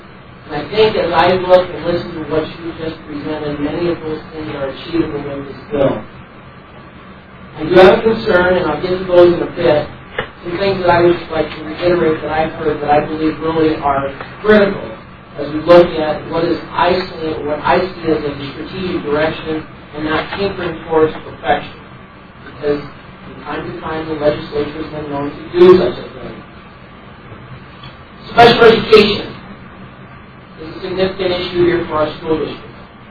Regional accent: Burdock, Minnesota, United States; I grew up in Southwest Minnesota, graduated from the little town of Burdock.

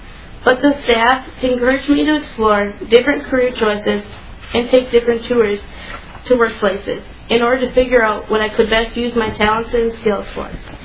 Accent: St. Cloud, Minnesota, United States; I'm from St. Cloud.

